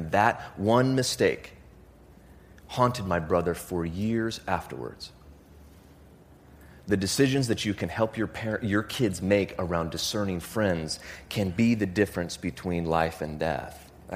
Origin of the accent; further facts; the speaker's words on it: Homer, Alaska, United States; Because in my hometown, when the police pull kids over for minor possession, minor in consumption, do you know what they do? They print their names in the weekly newspaper. In the back of the Homer News